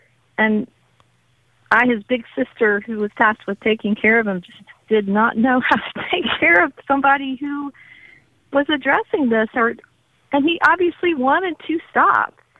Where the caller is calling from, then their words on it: Tennessee, United States; Right, I'm here from Tennessee.